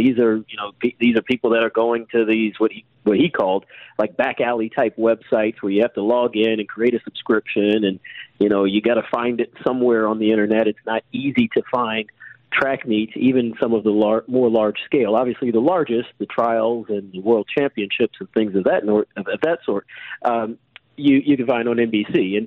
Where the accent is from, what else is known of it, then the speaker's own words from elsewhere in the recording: Atlanta, Georgia, United States; I ran briefly when I was growing up in Atlanta, so I know what track and field events are like